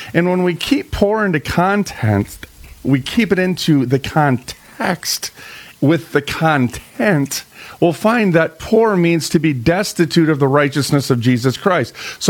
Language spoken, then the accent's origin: English; Minneapolis, Minnesota, United States; I was raised in North Minneapolis.